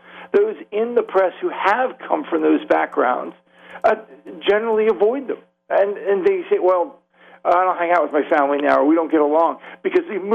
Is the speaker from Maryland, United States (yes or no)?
yes; Baltimore, Maryland, United States; I live closer to Baltimore because I'm from Baltimore, and I've never really embraced the D.C. culture.